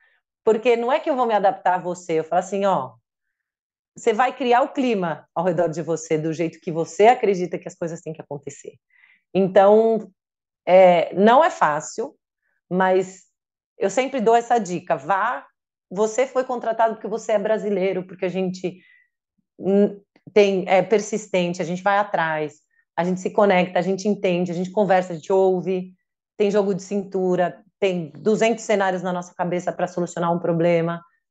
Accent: Brazil; now in Netherlands; Quando eu cheguei na Holanda, eu falei, não, eles me contrataram porque eu sou brasileiro

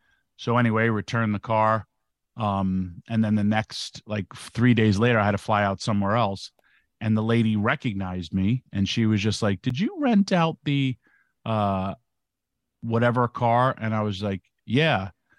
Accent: New York, United States; If it's bags or whatever, I'm from New York. I'm not a trustworthy person.

